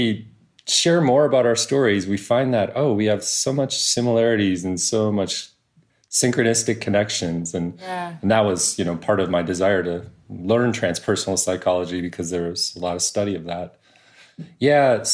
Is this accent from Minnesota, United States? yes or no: yes; Minneapolis, Minnesota, United States; I grew up in Minneapolis, and my wife grew up in Portland, Oregon.